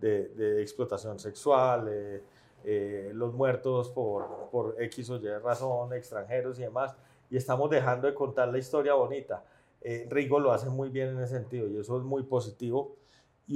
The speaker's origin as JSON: {"language": "Spanish", "country": "Colombia", "said": "Rigo es uno de los mejores exponentes que tenemos como colombianos de la versión positiva de Colombia."}